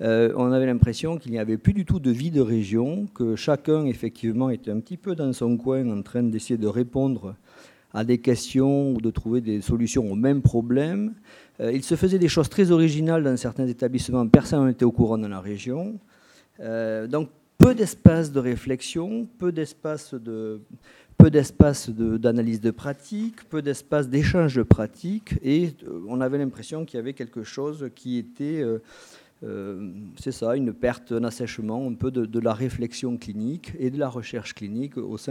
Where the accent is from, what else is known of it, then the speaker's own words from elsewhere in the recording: South-West France, France; accent: south-west; avec mon accent, je viens d'une région de terroir. Donc c'est le sud-ouest qui vous parle aujourd'hui à travers ce commentaire.